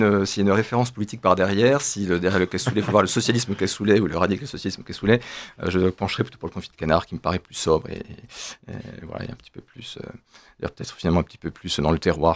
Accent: Toulouse, Occitanie, France; born there; Eh bien, alors je suis né à Toulouse

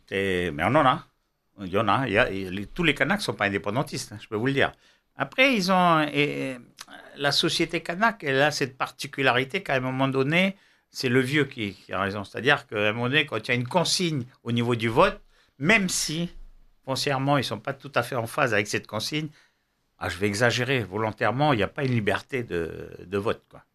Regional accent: New Caledonia; born there; Donc, je suis en Nouvelle-Calédonie. J'ai rien demandé. Je suis né en Nouvelle-Calédonie.

